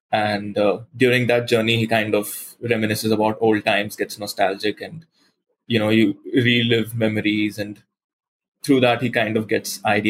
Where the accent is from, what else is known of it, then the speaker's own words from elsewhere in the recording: Goa, India; my hometown, which is Goa in India, which is a coastal state, and it's very warm and beaches and palm trees and a very cozy atmosphere that way.